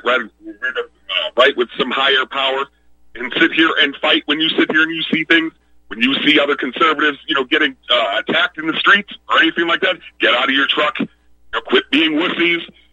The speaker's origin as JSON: {"language": "English", "region": "Alabama", "country": "United States", "said": "when our governor, Kay Ivey, because I'm from Alabama, unfortunately"}